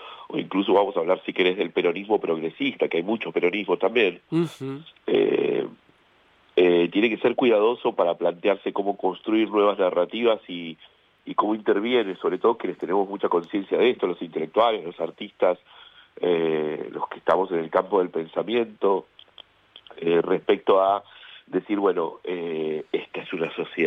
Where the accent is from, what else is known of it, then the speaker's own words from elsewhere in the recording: southern Chile, Chile; born there; moved away; Yo nací en Chile y nací en el sur de Chile.